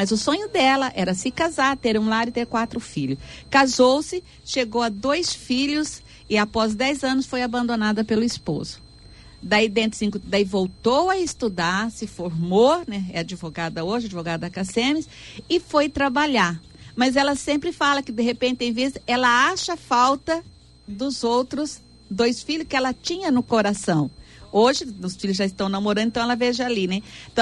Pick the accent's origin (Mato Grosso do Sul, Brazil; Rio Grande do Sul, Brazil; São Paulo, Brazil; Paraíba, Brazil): Mato Grosso do Sul, Brazil; Itaporã; como está entre Itaporã, sou de Itaporã, né?